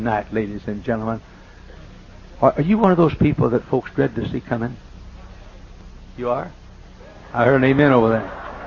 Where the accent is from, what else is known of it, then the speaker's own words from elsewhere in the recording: the South, United States; I'm from the South.